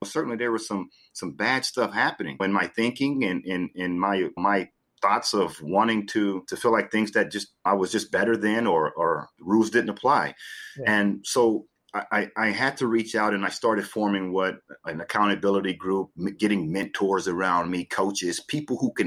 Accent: Texas, United States; So funny, in the early 90s, as growing up in Texas, the Houston Rockets were a big favorite team of mine.

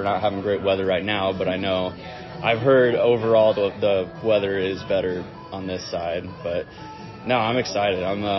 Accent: California, United States; that's just, you know, from me being, you know, growing up in California.

